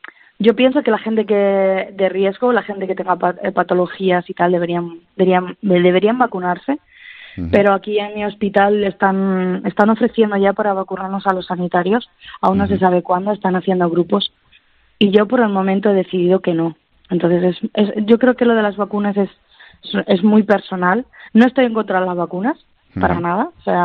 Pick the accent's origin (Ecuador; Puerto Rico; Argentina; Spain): Spain; moved away as an adult; now in Germany; me quedé sin trabajo en España. Me cerraron las puertas en mi país para trabajar. Estuve 9 meses en paro. Y decidí que yo quería ejercer mi profesión, porque amo mi profesión, y decidí emigrar.